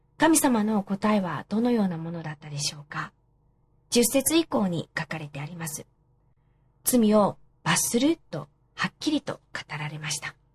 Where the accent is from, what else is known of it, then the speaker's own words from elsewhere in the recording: Hokkaido, Japan; 当初は私の実家は北海道なんですが、北海道の家族から帰ってきなさいコールがたくさんかかってきました。